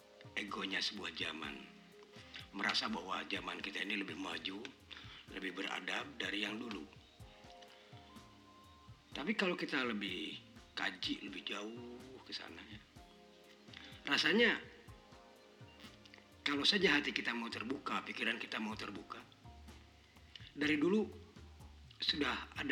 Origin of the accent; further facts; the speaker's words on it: Bogor, West Java, Indonesia; Ya, lahir di Bogor.